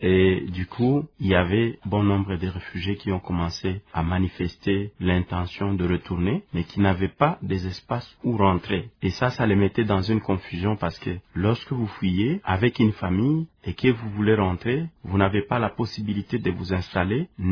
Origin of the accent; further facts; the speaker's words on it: DR Congo; je suis congolais